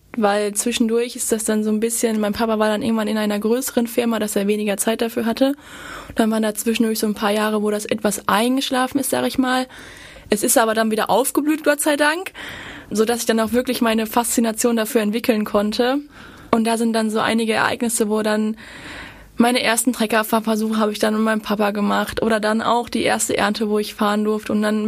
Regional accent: Wickede, North Rhine-Westphalia, Germany; Ja, also ich komme aus Wickede, in der Nähe von Werl, das kennen glaube ich die meisten, oder auch im Kreis Soest. Kleines, etwas größeres Örtchen, sag ich mal.

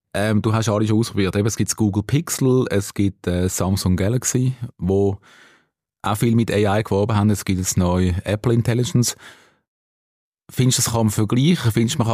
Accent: Switzerland; als Schweizer

